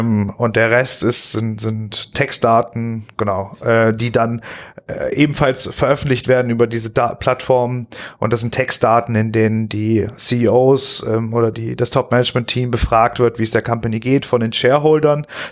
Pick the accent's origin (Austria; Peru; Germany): Austria; wie es bei uns in Österreich ist